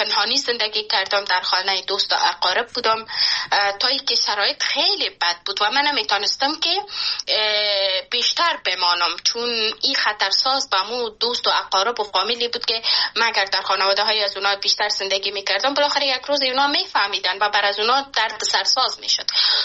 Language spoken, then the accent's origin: Persian; Panjshir, Afghanistan; born there; نتانستم که به پنجشیر برم و جایی که من زادگاه من